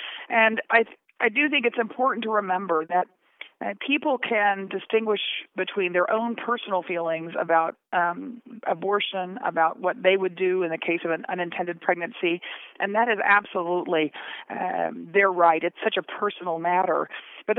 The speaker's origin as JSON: {"language": "English", "region": "Texas", "country": "United States", "said": "including in my home state of Texas"}